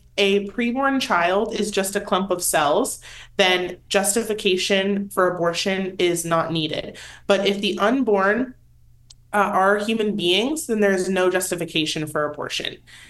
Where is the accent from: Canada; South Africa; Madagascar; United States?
United States; South Carolina; I grew up in South Carolina, so it's a more conservative area.